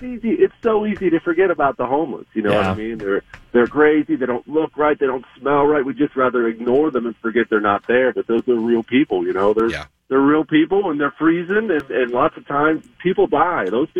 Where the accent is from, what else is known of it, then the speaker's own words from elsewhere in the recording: Bozeman, Montana, United States; I grew up in Bozeman, Montana, and so I know what 20, 30 below with the wind feels like